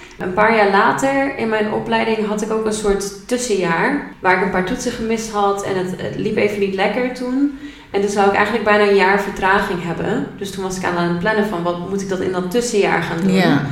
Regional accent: Assen, Drenthe, Netherlands; born there; ik ben geboren in Assen en ik ben ondertussen 25 jaar.

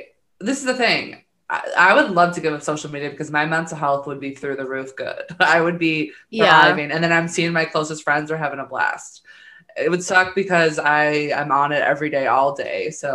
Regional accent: Chicago, Illinois, United States; obviously I'm from Chicago, so I have like, you know, there was a time when we really celebrated

